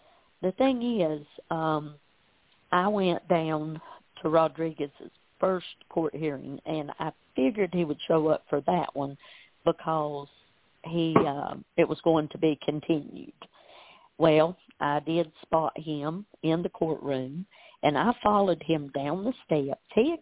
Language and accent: English; North Carolina, United States; We are from Western North Carolina.